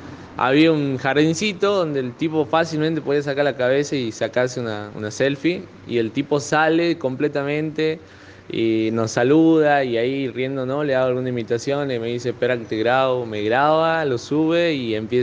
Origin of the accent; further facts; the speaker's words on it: Perico, Jujuy, Argentina; soy de Perico. Soy de Perico, soy de allá, de Jujuy